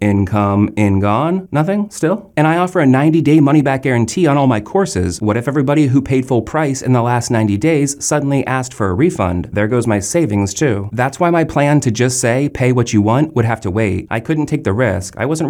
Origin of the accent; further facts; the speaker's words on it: United States; born there; I was born and work in the United States, so I make US dollars.